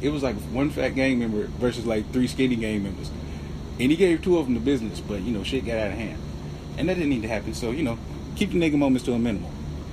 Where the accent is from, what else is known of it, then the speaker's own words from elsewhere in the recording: Illinois, United States; I'm from the West Burbs. If you don't know what that is, that's like the west side of the west side of Chicago. It's technically a suburb, but you can get your ass shot there.